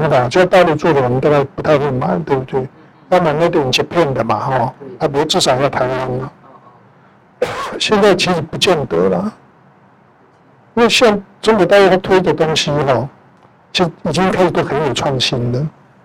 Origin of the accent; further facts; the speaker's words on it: United States; 因为我们作为美国人好像没那么骄傲了哈。